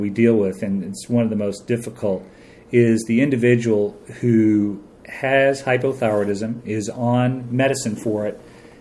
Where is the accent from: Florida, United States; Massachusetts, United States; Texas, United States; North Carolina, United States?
Texas, United States; Fort Worth; Well, I grew up in Fort Worth, Texas, and I went to college at the University of Texas.